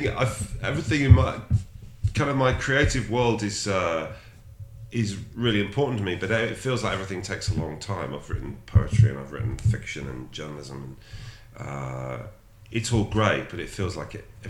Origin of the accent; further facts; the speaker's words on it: South East England, United Kingdom; now in York, United Kingdom; I grew up in Buckinghamshire. I came here in 1990. I was 18 and I was at York St John for 4 years